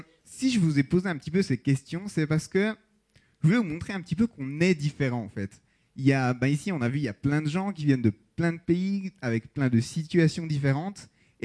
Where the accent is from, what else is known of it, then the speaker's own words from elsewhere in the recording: La Chaux-de-Fonds, Neuchâtel, Switzerland; born there; Moi, je suis né à la Chaux-de-Fonds. Donc, voilà, je suis né par ici.